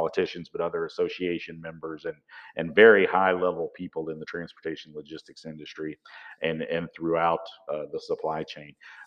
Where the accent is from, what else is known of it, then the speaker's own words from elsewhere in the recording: Arkansas, United States; also born or lived in Amarillo, Texas / Moreland, Oklahoma; So I am a 48-year-old man from Arkansas. I was born in Amarillo, Texas, lived in Oklahoma for a little bit, a beautiful town called Moreland